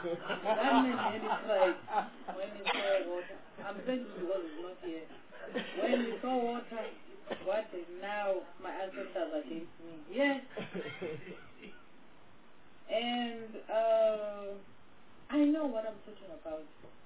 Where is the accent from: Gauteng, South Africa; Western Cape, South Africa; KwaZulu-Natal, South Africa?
Gauteng, South Africa; I come from Gauteng